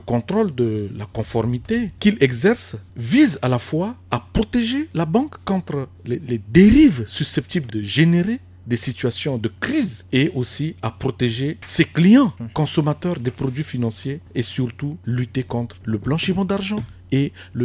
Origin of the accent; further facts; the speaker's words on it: Central African Republic; y compris chez nous en Centrafrique